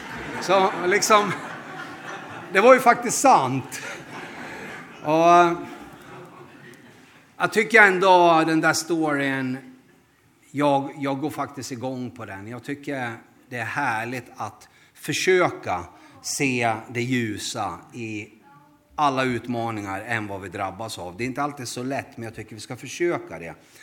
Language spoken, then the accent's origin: Swedish; Värnamo, Jönköping County, Sweden; Jag kommer från Värnamo, men jag är inte smålänning, kanske ni hör på dialekten. Jag tycker själv att jag är smålänning efter 20 år där, men det tycker inte de som bor där. Utan de tycker jag har någon annan dialekt.